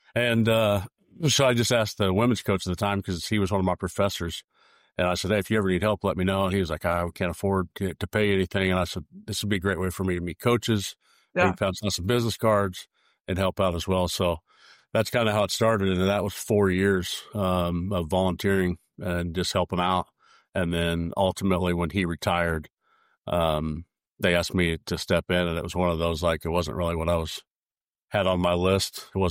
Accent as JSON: {"language": "English", "town": "Brownsburg", "region": "Indiana", "country": "United States", "said": "So I was from Brownsburg here in Indy and went to Marion on tennis and golf"}